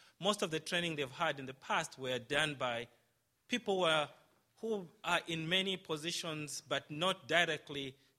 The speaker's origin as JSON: {"language": "English", "country": "Zambia", "tie": "born there", "said": "I was born in Zambia, just across the border from Zimbabwe"}